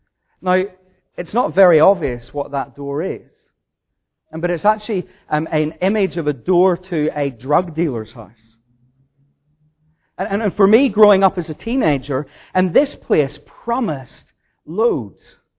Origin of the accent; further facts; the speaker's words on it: Ireland; When I think back about my time growing up in Ireland, there were two doors that I remember.